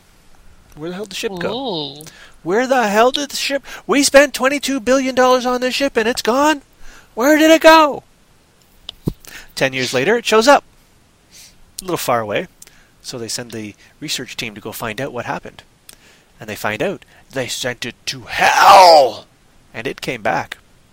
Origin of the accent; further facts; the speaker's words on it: Canada; A lot of people, especially in Canada, we say, oh, that's a Canadian movie.